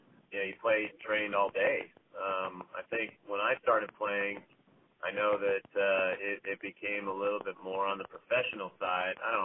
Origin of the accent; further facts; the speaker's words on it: Laguna Beach, California, United States; growing up in Laguna Beach, I really did not play beach volleyball very much.